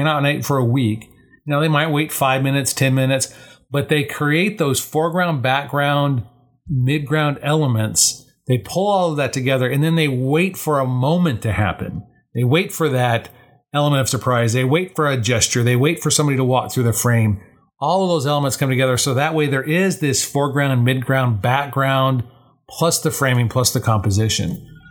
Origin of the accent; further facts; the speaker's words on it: Colorado, United States; I grew up in Colorado. We used to go to Red Rocks all the time.